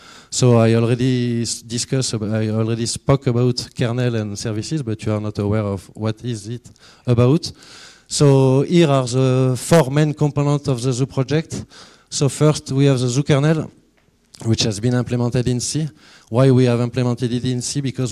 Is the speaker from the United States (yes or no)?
no; France; Unfortunately, you may notice that I come from France